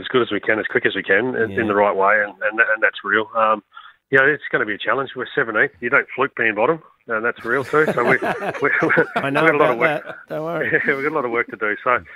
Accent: Adelaide, South Australia, Australia; growing up in Adelaide

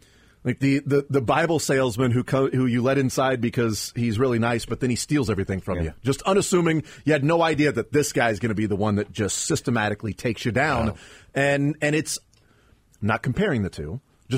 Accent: Sweden; English is a second language; Where are you from again? Oh, I'm a Red Raider. I went to Texas Tech. Well, but where originally? Sweden.

